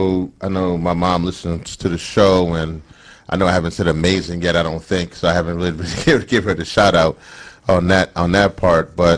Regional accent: Louisiana, United States; I'm from Louisiana. Mm-hmm. I mean, my parents and folks are from Trinidad, but I'm from Louisiana.

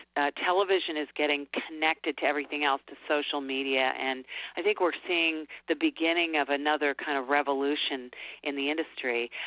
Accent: Illinois, United States; I grew up in Illinois downstate

